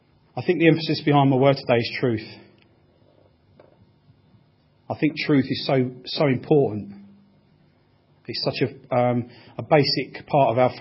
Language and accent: English; Crawley, South East England, United Kingdom; born there; But as I said, I was born in Crawley.